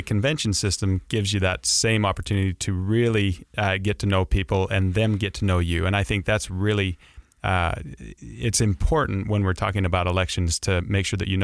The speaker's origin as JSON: {"language": "English", "region": "Utah", "country": "United States", "tie": "born or raised there", "said": "I was born and raised in the Uinta Basin, and so a lifelong resident of Utah."}